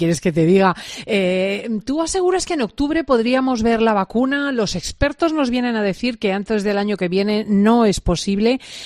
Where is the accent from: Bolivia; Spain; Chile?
Spain; un orgullo como española